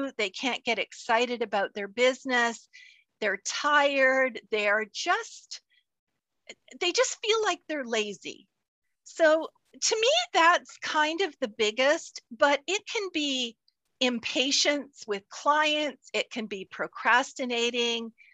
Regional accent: Canada; when I grew up in Canada, I always loved to write.

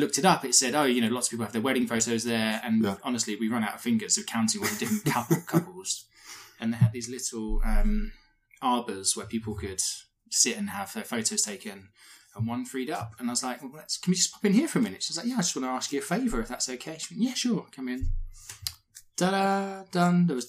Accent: Canvey Island, East of England, United Kingdom; Canby Island in Essex, deepest, darkest Essex.

